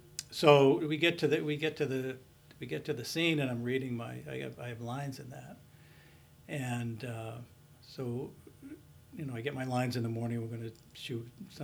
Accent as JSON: {"language": "English", "country": "United States", "said": "I ended up in an era where you, as an American, were either going to get drafted or you're going to join"}